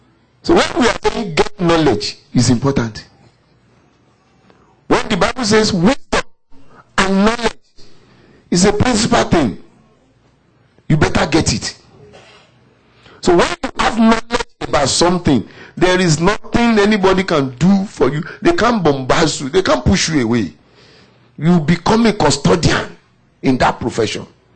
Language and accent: English; Nigeria; now in Minnesota, United States; No, I came from Nigeria. I don't know winter. We have never seen snow. But when I came to Minnesota, I saw snow all over.